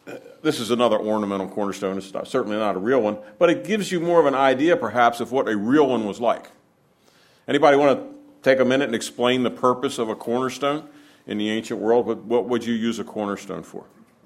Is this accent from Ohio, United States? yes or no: no; Maryland, United States; I'm not from Pennsylvania, so y'all are going to have to help me out here. I'm going to make reference to the Keystone State a couple of times. But I'm from Maryland, so I don't know.